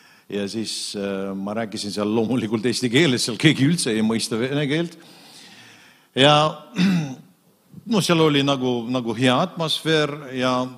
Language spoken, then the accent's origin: Estonian; Pärnu, Pärnu County, Estonia; muidu ma olen pärnakas